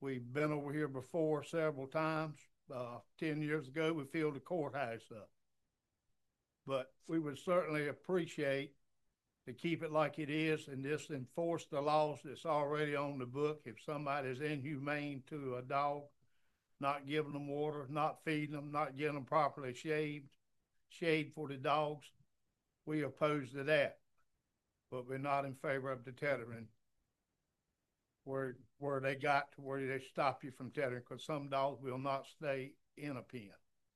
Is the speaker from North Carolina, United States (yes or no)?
yes; Camden County, North Carolina, United States; from Camden County.